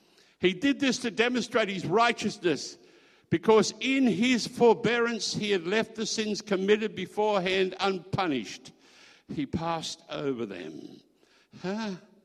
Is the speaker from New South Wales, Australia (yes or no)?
no; Queensland, Australia; who'd grown up in the same area that I grew up in Queensland